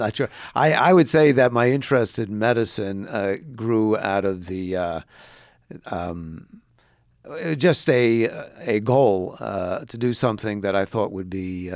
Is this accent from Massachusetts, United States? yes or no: no; Bronx, New York, United States; now in Indiana, United States; my mother, my brothers, and growing up in the Bronx does influence you. And, you know, it's a kind of calling card as well. I mean, there's a certain status, if you will, of saying you're from the Bronx. So, you know, we left it and we came to Indiana